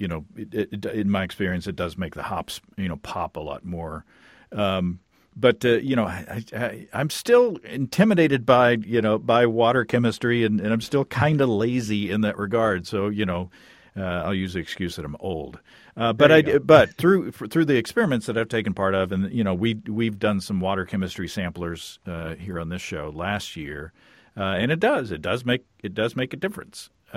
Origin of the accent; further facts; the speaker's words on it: Hot Springs, Arkansas, United States; I used Mountain Valley spring water from my hometown of Hot Springs, Arkansas.